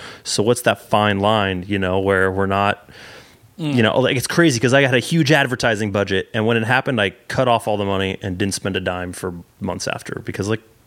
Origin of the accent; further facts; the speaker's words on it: Illinois, United States; I was born and raised in Western Illinois, and I love weather, and I like cold weather